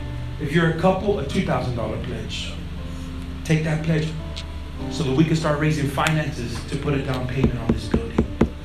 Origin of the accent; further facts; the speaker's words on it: Grand Prairie, Texas, United States; We love Grand Prairie. We grew up in Grand Prairie.